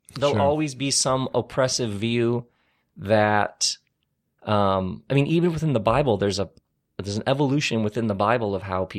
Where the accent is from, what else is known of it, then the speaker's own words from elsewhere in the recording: Lansing, Michigan, United States; I grew up in Lansing, Michigan, which was like where Oldsmobiles were made.